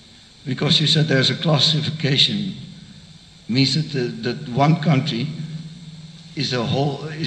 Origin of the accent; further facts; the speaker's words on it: Netherlands; also born or lived in United Kingdom; I was born in Britain, but I've been in the Netherlands for a very long time.